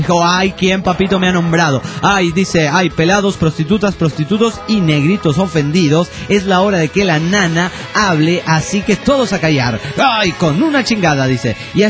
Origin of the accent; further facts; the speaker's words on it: Ciudad Juárez, Chihuahua, Mexico; Soy de Juárez, Chihuahua, México.